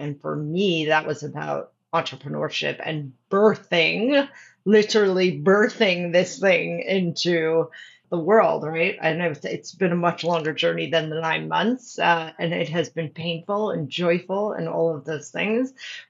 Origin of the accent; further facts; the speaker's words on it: Bronx, New York, United States; Yeah, so I'm from the Bronx originally. My parents are from the Bronx.